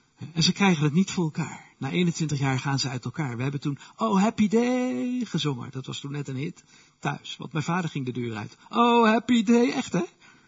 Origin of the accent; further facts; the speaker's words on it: Utrecht, Netherlands; Dat gebeurde thuis bij ons in Utrecht. En er waren momenten dat ik als kind bij de deur stond, de tussendeur, de schuifdeuren van ons huis.